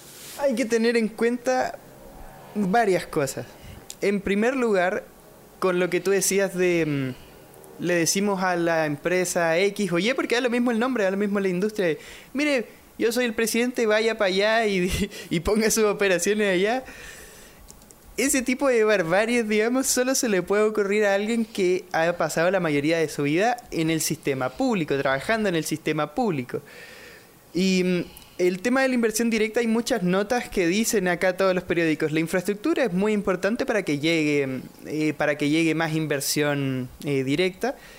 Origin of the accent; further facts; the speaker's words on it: Chile; me pasa también un poco en mi país, en Chile